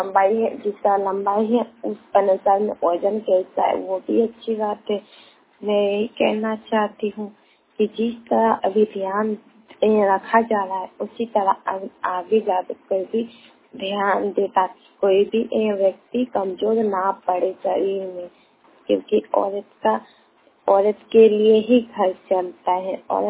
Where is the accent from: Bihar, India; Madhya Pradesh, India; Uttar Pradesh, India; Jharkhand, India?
Jharkhand, India; Kasima Chatti; गांव कसिमा चट्टी जिला बोकारो। मैं कहना चाहती हूँ कि 23 तारीख को हमारे गांव में कसिमा चट्टी में आंगनबाड़ी में सभी बच्चों का टीकाकरण लगा